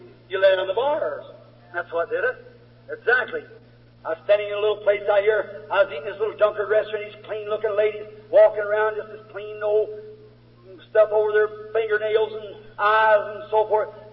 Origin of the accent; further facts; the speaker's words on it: United States; Now, I'm an American.